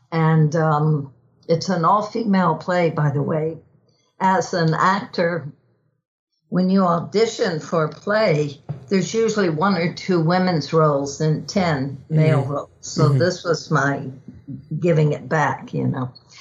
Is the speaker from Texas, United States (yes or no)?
yes; Texas, United States; It was so growing up in Texas, where you are now.